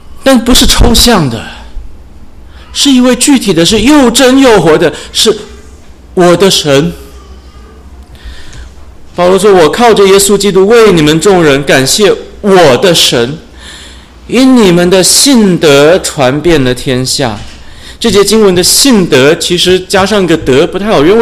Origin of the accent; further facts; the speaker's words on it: Canada; first language English; Chinese is a second language; 因为我是在加拿大长大的